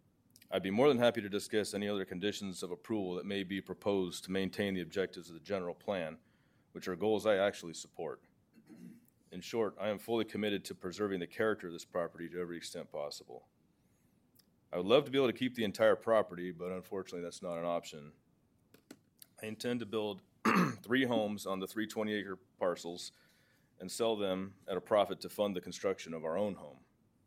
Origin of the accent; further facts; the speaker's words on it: Clovis, California, United States; I grew up in Clovis near Buchanan High School before that complex was built